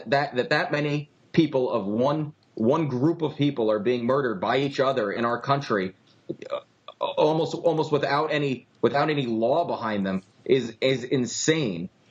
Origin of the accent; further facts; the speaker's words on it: Florida, United States; born there; I'm not going to boycott. I was born in Florida.